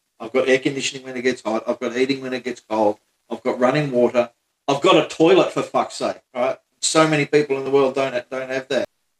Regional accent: Australia; also born or lived in Melbourne, Australia; We are far too obsessed with sport and drinking, but that's one of the things about being Australian.

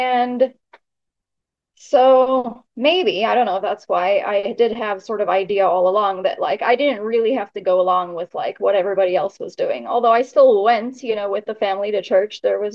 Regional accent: South Africa; born there; moved away; I was originally born in South Africa. I am a South African. And yeah, in South Africa, things are very different than here, obviously. My family was sort of multicultural.

